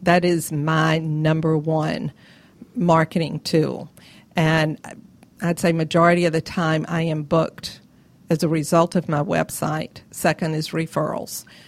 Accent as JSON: {"language": "English", "region": "the South", "country": "United States", "accent": "southern", "said": "my southern accent may not appeal to them."}